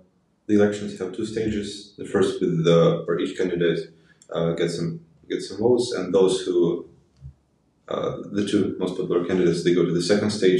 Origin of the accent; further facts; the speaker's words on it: Ukraine; English is a second language; depends what you prefer. I'm from Ukraine and I'm 17